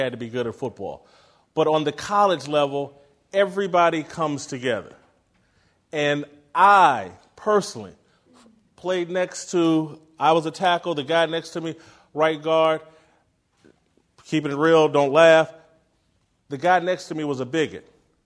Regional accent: United States; We're American.

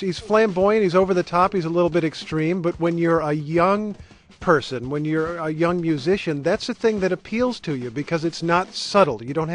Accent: Carmel, Indiana, United States; I grew up in Indiana, in Carmel, Indiana, went to high school there in the mid-80s

